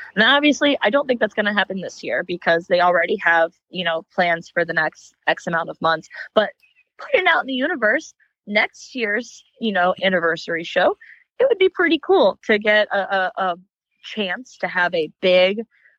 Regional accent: Fairmont, West Virginia, United States; it pays a tribute to my hometown in West Virginia, where Morgantown. I'm actually from Fairmont, but it's near Morgantown

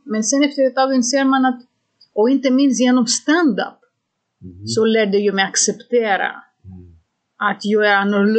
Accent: Greece; Swedish is a second language; moved away as an adult; now in Sweden; Jag kom hit när jag var 34 år gammal. Så det finns jättemycket inom mig som är kulturellt betingat från Grekland.

